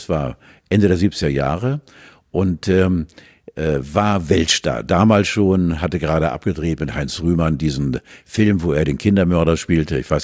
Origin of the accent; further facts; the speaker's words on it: Mecklenburg-Vorpommern, Germany; Ich komme ja auch aus Pommern.